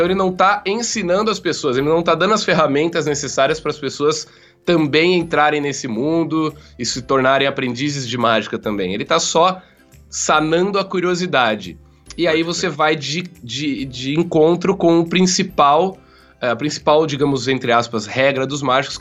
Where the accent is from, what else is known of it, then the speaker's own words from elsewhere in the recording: Portugal; eu sou de Portugal e o cara é fã de um mágico brasileiro